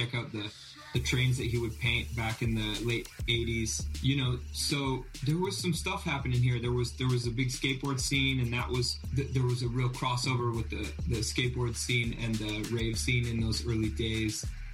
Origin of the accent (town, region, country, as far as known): Calgary, Alberta, Canada; born or raised there